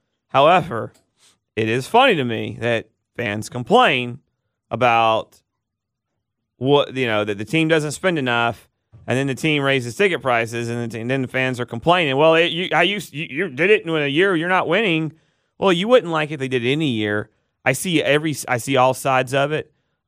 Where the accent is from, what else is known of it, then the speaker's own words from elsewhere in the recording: Dallas, Georgia, United States; "I'm from Paulding County in Dallas, Georgia,"